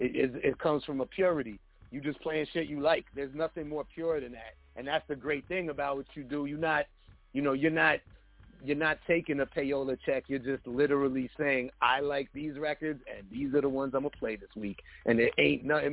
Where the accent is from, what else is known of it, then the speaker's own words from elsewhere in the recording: Manhattan, New York, United States; where I grew up in Manhattan, it's the neighborhood wasn't even a neighborhood no more